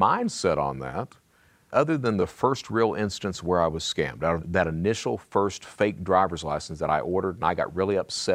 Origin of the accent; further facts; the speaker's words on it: Kentucky, United States; I come from Eastern Kentucky, and it's that mentality, especially with the males.